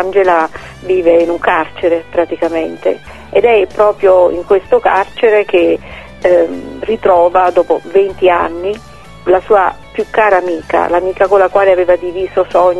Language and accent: Italian; Avellino, Campania, Italy; Io sono appunto di Avellino, l'Irpinia è la mia terra